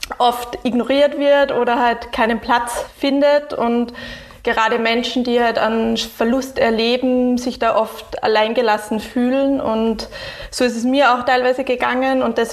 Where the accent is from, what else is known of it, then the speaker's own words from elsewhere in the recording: Austria; Also ich habe meine Kindheit in Österreich verbracht, den Großteil, immer den Sommer eben in Schweden mit meiner Familie